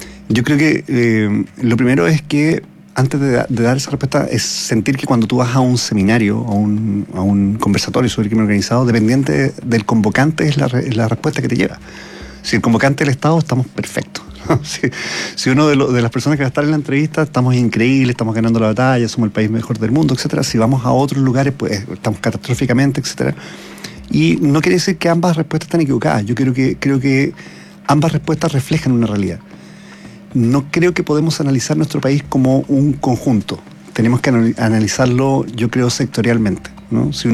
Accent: Osorno, Los Lagos, Chile; Yo también, no tan austral, pero también vengo

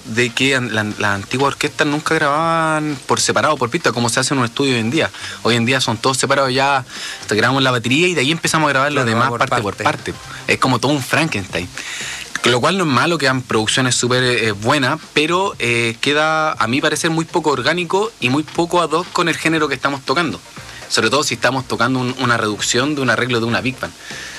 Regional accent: Conchalí, Santiago Metropolitan Region, Chile; Yo vengo de Conchalí, de una comuna, no digamos ultra pobre, pero tampoco digamos ultra rica tampoco, ¿cachai?

